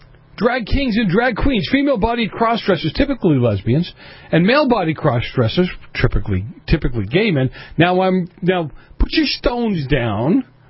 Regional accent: New England, United States; I'm from New England. I don't get this stuff.

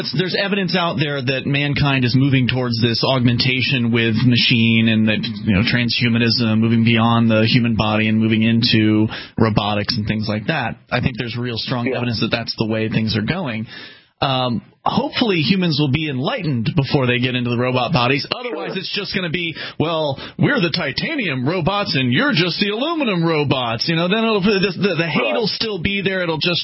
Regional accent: Florida, United States; moved away as an adult; We moved from the South. We're originally, Mark and myself, are from Florida originally, and we moved up several years ago

